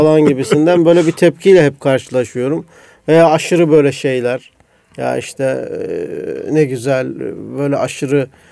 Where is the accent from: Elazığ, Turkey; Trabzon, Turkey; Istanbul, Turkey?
Istanbul, Turkey; İstanbul'da da biz de doğduk, büyüdük.